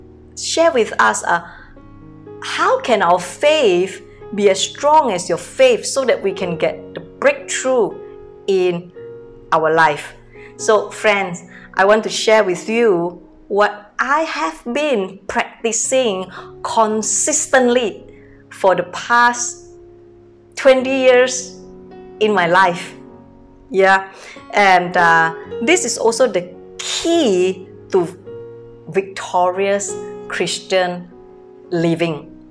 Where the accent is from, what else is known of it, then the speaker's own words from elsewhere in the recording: Medan, North Sumatra, Indonesia; English is a second language; moved away as an adult; now in Singapore; I came from Medan, North Sumatra, born in a very poor family. 26 years ago, I married to a Singaporean man, and then I came to Singapore to give birth to my baby.